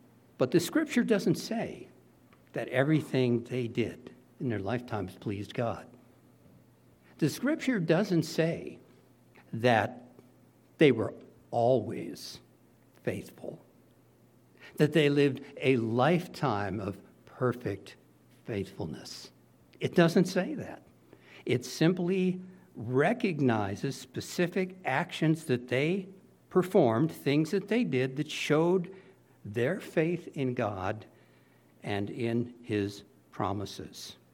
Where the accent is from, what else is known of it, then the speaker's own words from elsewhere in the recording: United States; Now, of all the places on earth, I'm very proud to say I'm an American